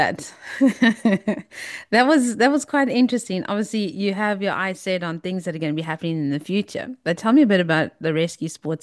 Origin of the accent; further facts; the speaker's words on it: Cape Town, Western Cape, South Africa; Growing up in Cape Town, that's what people genuinely think.